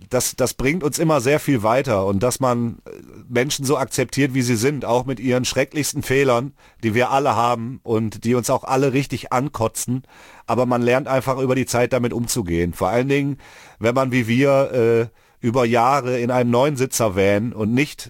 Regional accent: Mülheim an der Ruhr, North Rhine-Westphalia, Germany; Hier ist ja der Ort, wo ich aufgewachsen bin. Hier sind all meine Freunde. Hier ist, oder all unsere Freunde. Wir kommen halt aus Mülheim an der Ruhr. Wir waren immer hier.

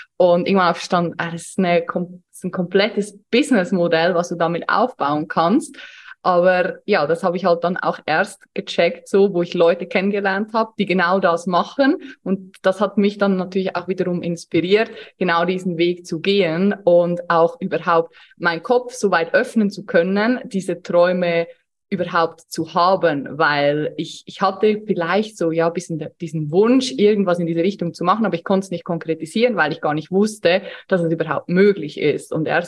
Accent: Switzerland; now in Austria; Wie man unschwer hören kann, komme ich nicht aus Deutschland, auch nicht aus Österreich, obwohl ich hier seit 5 Jahren lebe. Ich komme aus der Schweiz, bin vor 5 Jahren hier nach Österreich gezogen und lebe mittlerweile in unserem eigenen Haus.

